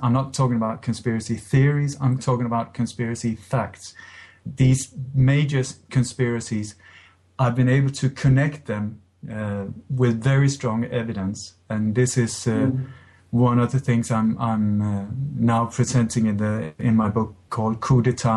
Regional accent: Sweden; English is a second language; also born or lived in Denmark; I grew up in Sweden. I was born in Denmark, but grew up in Sweden.

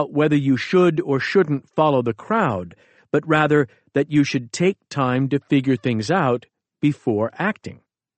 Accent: Beit Hanan, Central District, Israel; I grew up in Israel on our family's farm in Beit Hanan, a village about 15 miles south of Tel Aviv.

